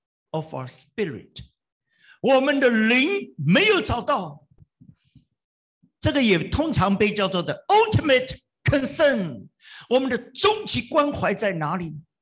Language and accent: Chinese; China; 常常当然我们中国人说有国才有家